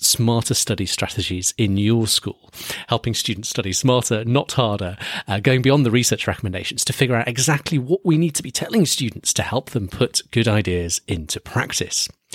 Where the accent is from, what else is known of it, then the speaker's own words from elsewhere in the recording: United Kingdom; Here in my home country of the UK